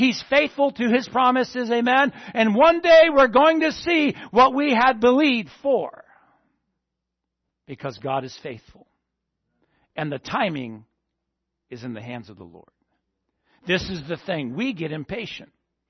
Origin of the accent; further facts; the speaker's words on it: East Coast, United States; I'm from the East Coast, so.